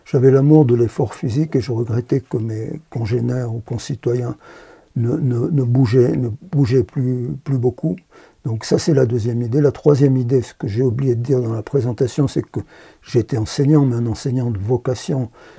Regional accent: Sierre, Valais, Switzerland; also born or lived in Zinal; originaire de Zinal, ma mère est née à Zinal. Mon père est né à Saint-Luc, bourgeois de Saint-Luc. Moi, je suis né à Sierre, mais j'ai passé mes 30 premiers étés à Zinal.

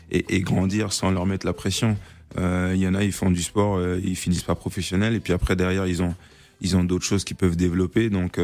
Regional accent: Central African Republic; now in France; j'ai opté pour mon pays d'origine qui est la Centrafrique

